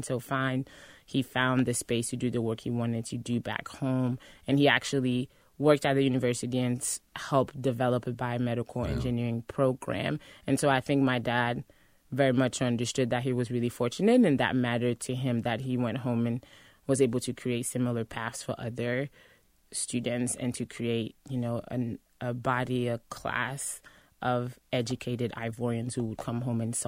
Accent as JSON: {"language": "English", "country": "Canada", "tie": "born or raised there", "said": "growing up in Canada. I loved being close to family. So my dad is from the Ivory Coast"}